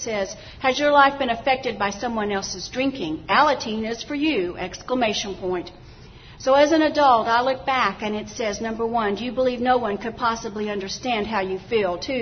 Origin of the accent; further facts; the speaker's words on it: Texas, United States; Now, I grew up in West Texas, pre-desert, kind of like this, but actually not as, it's a lot more flat. It's like totally flat.